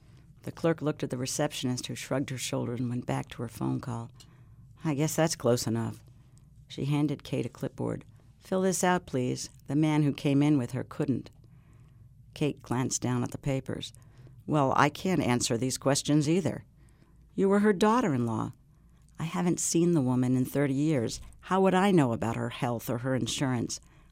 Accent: New York, United States; there's something about growing up in New York where you're kind of always in a hurry.

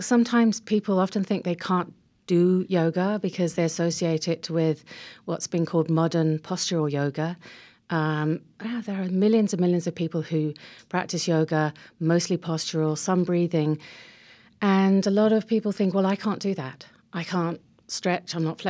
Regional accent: England, United Kingdom; She's American and I'm English, so we sort of joke about cultural exchange there.

